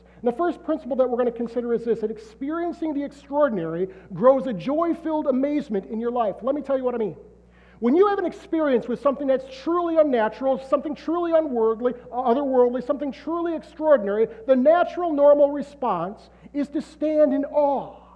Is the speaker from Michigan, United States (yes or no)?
yes; Canton, Michigan, United States; I'm from Canton, Michigan, just outside of Detroit, where we like ordinary traditions like watching the Detroit Lions lose every Thanksgiving Day.